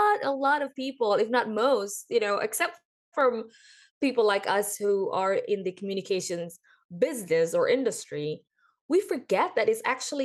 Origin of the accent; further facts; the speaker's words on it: Indonesia; I'm from Indonesia. So people in Asia, it's known that for someone who's older, we don't even call them by first name, for example.